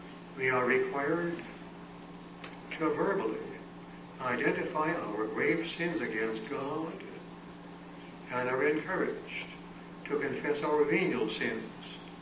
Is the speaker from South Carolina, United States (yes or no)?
no; Cleveland, Ohio, United States; I was in Cleveland for tertianship, which is my hometown.